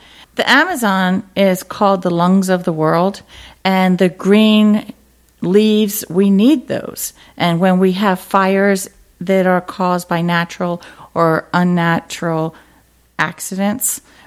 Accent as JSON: {"language": "English", "region": "Pennsylvania", "country": "United States", "tie": "born or raised there", "said": "I grew up in Pennsylvania, and I remember driving through Pittsburgh when I was a child"}